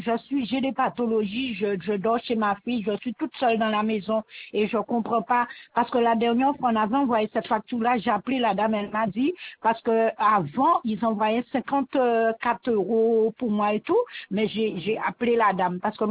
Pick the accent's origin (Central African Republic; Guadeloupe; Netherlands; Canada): Guadeloupe; Saint-François; je suis de Saint-François.